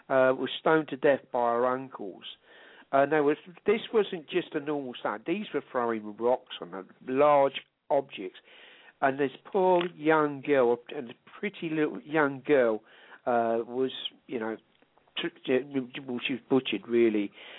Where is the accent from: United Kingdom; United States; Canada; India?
United Kingdom; England; because I'm English eventually, oh, you hate Muslims, you're racist, this, that, and that.